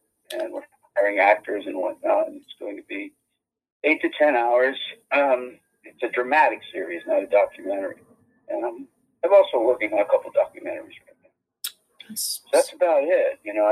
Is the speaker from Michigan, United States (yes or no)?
no; Bray, Pennsylvania, United States; born there; I was born in Bray, Pennsylvania. It's on the North Board. It's in northeastern Pennsylvania, coal and industrial town and steel town. Grew up in a working class neighborhood.